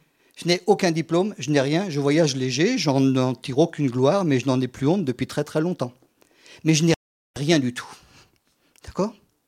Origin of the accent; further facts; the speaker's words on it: Strasbourg, Grand Est, France; moi je viens de Strasbourg